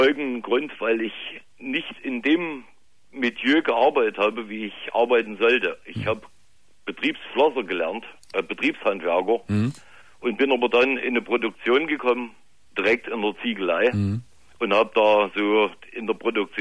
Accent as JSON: {"language": "German", "town": "Eisenach", "region": "Thuringia", "country": "Germany", "said": "Ich bin ein Ossi sozusagen, als Eisenach."}